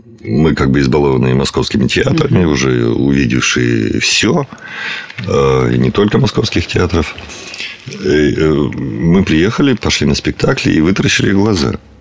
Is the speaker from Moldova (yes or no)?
yes; Tiraspol, Transnistria, Moldova; moved away as an adult; Я приехал из Молдавии, из города Тирасполя, о котором не все слышали в своей жизни.